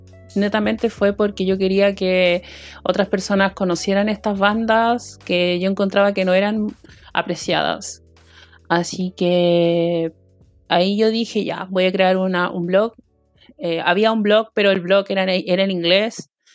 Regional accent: Chile; yo soy chilena, tengo 30 años, soy diseñador gráfico y además de eso productor de eventos.

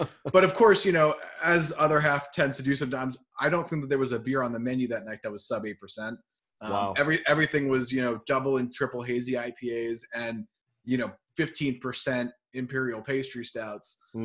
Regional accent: Brooklyn, New York, United States; back at the house that I grew up in Brooklyn.

